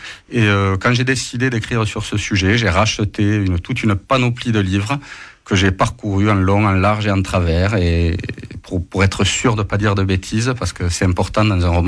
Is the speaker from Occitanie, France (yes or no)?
yes; Toulouse, Occitanie, France; born there; je suis natif de Toulouse, donc je suis marié à une carcassonnaise aussi.